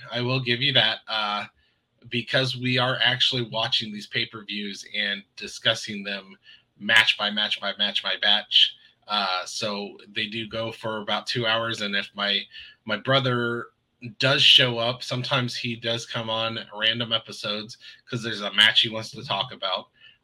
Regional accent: Ohio, United States; I'm not from Cincinnati. I'm just a big Cincinnati fan. I'm from Ohio, and I'm like almost 3 hours away from Cincinnati.

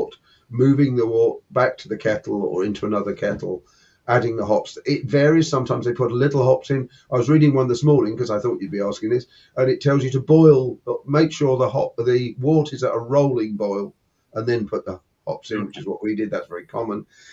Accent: East of England, United Kingdom; We grew up on the Suffolk Fens and learnt to scythe.

